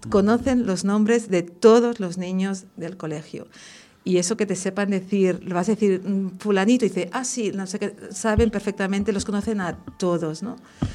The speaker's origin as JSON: {"language": "Spanish", "town": "Sant Adrià de Besòs", "region": "Catalonia", "country": "Spain", "said": "yo soy de San Adrián, uno de ellos, y es donde estudiamos. Entonces, las cosas de la vida pues me hicieron ir a vivir cerca de Ripollet, donde está otra de las escuelas."}